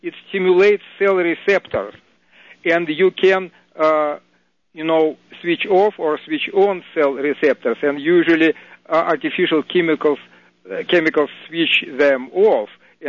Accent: Russia; English is a second language; moved away as an adult; now in United States; I'm from Russia originally. Now I'm 18 years here in the United States.

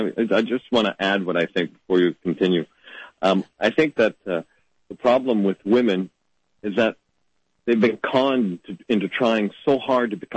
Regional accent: Canada; born there; Hatched in Canada, I guess. I'm Canadian by birth, not by choice.

